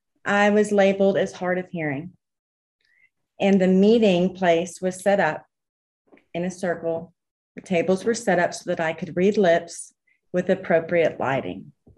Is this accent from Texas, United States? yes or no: yes; Houston, Texas, United States; I'd like to start with where I'm from. I'm from Houston, Texas.